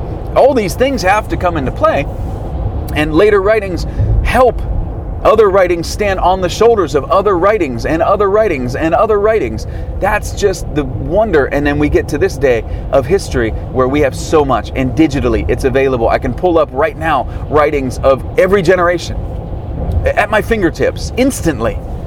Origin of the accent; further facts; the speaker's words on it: United States; So it's not like I, as an American, am as influenced by things